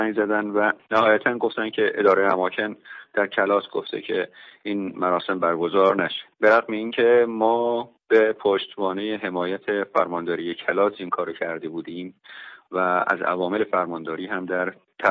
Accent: Khorasan, Iran; من خب خراسانیم و از کردهای مهاجر به خراسان که خب احتمالاً شنونده های شما میدونن که حدود 450 سال پیش در واقع مهاجرتشون به خراسان شروع شد

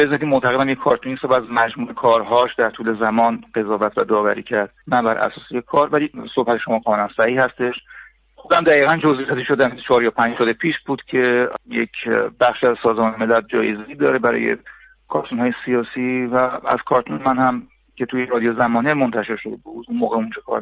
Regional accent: Tehran, Tehran Province, Iran; born there; من متولد تهران هستم، سال 1352، فارغ التحصیل رشته معماری از دانشگاه تهران هنرهای زیبا.

